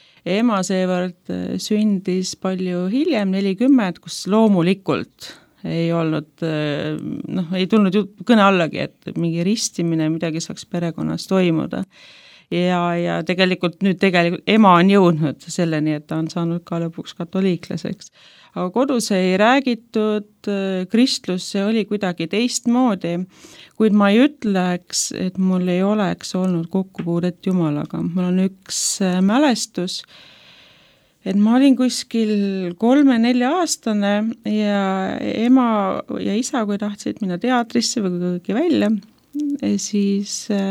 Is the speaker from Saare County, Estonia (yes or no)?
no; Võhma, Viljandi County, Estonia; Olen pärit täiesti Kesk-Eestist, mitte üldsegi linnast või suurest linnast või eliitkoolidest, et Kesk-Eestist, Võhmast, kui see kellegi ütleb. Et kui mina laps olin, oli see väga aktiivne kant.